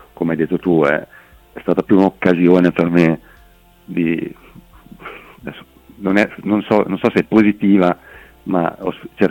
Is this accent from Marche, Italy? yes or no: yes; Fano, Marche, Italy; Sono di Fano.